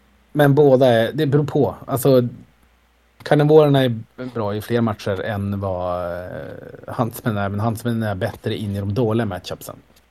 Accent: Norrland, Sweden; Jag kvalar in som norrlänning.

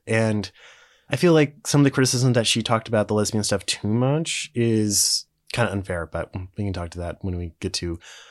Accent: Pittsburgh, Pennsylvania, United States; No, I grew up in the Flashdance, and you were right the first

